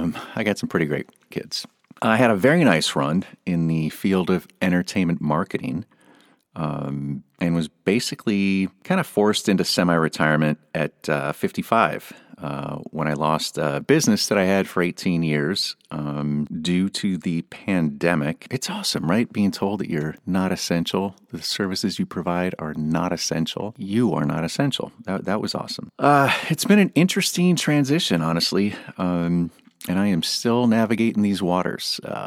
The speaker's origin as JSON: {"language": "English", "region": "California", "country": "United States", "tie": "born or raised there", "said": "I grew up surfing in California, but now I live on a lake very far away from California."}